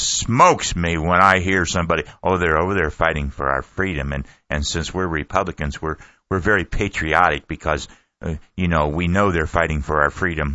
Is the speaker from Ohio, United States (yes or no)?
yes; Ohio, United States; I know maybe I'm partial, but I was from Ohio, and it was Ohio's main newspaper